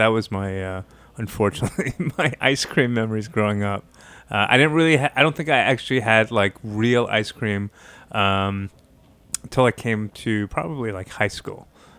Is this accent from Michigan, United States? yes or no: no; Brooklyn, New York, United States; I grew up in a place called, we moved in and out of the area called Starrett City, which most people have never heard of.